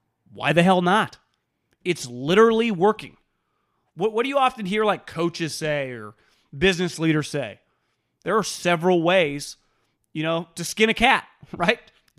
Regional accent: Davis, California, United States; born there; what if I was born in China instead of in Davis, California in the mid-80s?

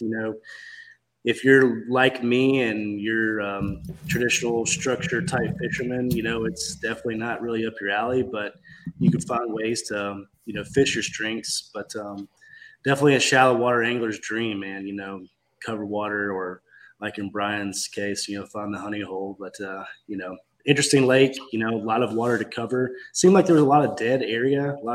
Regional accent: Memphis, Tennessee, United States; from Memphis, Tennessee area.

